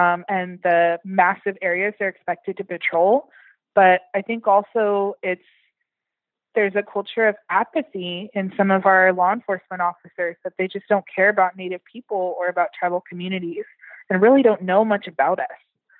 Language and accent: English; California, United States; I was born and raised in Humboldt County. I still live in Humboldt County.